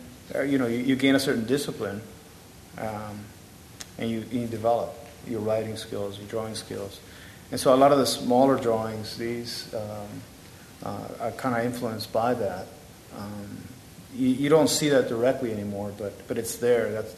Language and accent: English; Miami, Florida, United States; a lot has to do with the isolation, being displaced, growing up in Miami in the 80s.